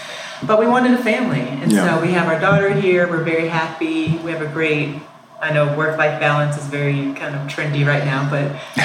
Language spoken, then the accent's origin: English; St. Louis, Missouri, United States; moved away as an adult; So I was born and raised in St. Louis, left when I was 18, haven't looked back since.